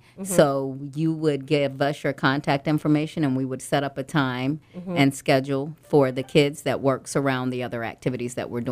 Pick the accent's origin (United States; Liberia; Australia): United States; Georgia; Well, I'm from South Georgia. So growing up, seeing a lot of things culture-wise made me say, okay, I need to learn Spanish.